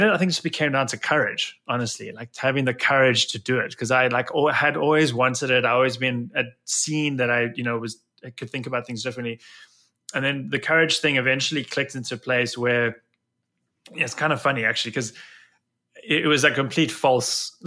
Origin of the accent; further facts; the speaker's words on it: South Africa; growing up in South Africa.